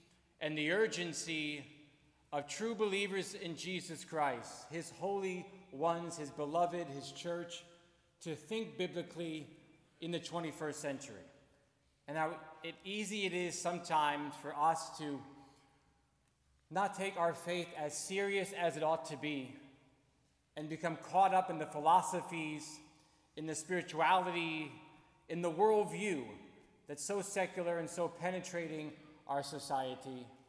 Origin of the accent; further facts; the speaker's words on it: Toms River, New Jersey, United States; We're from Toms River, New Jersey, about an hour and 40 minutes away